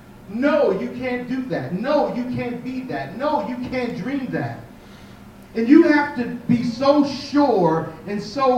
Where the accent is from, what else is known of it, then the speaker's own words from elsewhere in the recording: Takoma Park, Maryland, United States; See, I'm from Tacoma Park, Maryland, and I don't know all that there is to know.